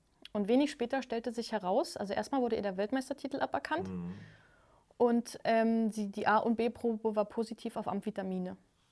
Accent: East Germany, Germany; born there; Und wir haben ja als DDR-Sportler, ich bin ja auch in der DDR geboren, genauso wie

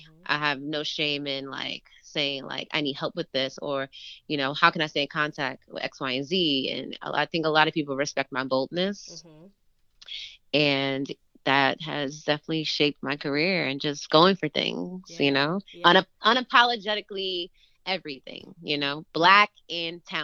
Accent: Queens, New York, United States; as a city kid, growing up in Queens. Honestly, I remember not wanting to leave Queens.

